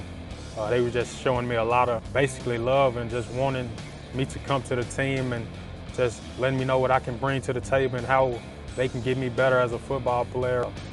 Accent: Memphis, Tennessee, United States; Throughout the years of growing up in Memphis, I used to, you know, always watch the Titans

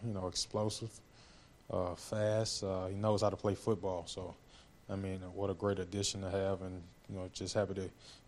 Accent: Tennessee, United States; just happy to be back here in my home state and to be playing for the Titans

